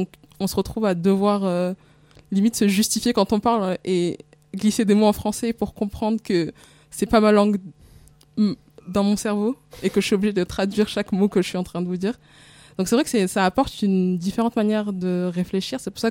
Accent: Marseille, Provence-Alpes-Côte d'Azur, France; en grandissant à Marseille, j'ai eu cette facilité à être imprégnée de la culture comorienne, parce qu'on est beaucoup de Comoriens à Marseille. Et donc j'avais les gens qui parlent comorien autour de moi

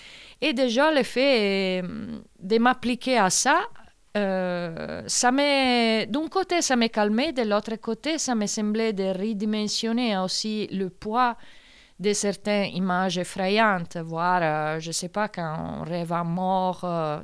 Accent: Italy; now in Marseille, France; je suis italienne, mais à partir de 2012, j'habite Marseille. Et aujourd'hui, un peu Marseille, entre Marseille et les Cévennes.

